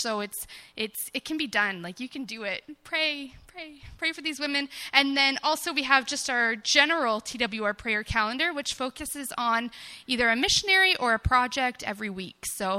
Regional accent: London, Ontario, Canada; I am from London, Ontario

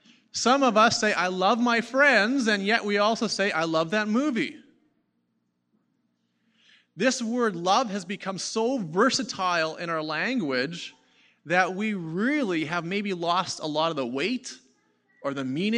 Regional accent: Ashern, Manitoba, Canada; also born or lived in Friendly; Grew up in Manitoba. I am born and raised in Friendly, Manitoba, and grew up in Ashern. If you know where Ashern is, that's on Highway Number 6, 2 hours straight north of Winnipeg. And was born into a Christian family, went to church

